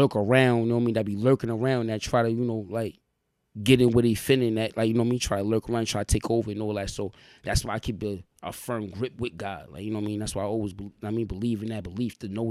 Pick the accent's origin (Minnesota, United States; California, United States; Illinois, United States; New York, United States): New York, United States; Like, I came up from Slow Bomb and all that, like, you know what I mean? Salute to 1-8, Slow Bomb, you feel me? Home of … all that, like, you feel me? But I grew up out there and all